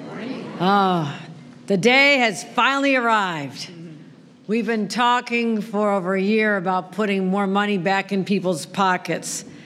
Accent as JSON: {"language": "English", "region": "New York", "country": "United States", "tie": "born or raised there", "said": "little girl growing up near Lake Erie, near the Bethlehem Steel Plant. My parents lived in a trailer park."}